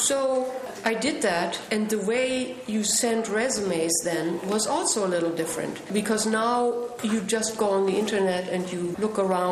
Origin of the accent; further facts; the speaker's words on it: Germany; So let me just answer that right away. I grew up in Germany.